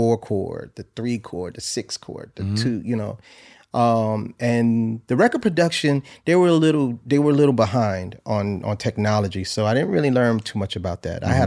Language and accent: English; New Haven, Connecticut, United States; I'm from New Haven, Connecticut.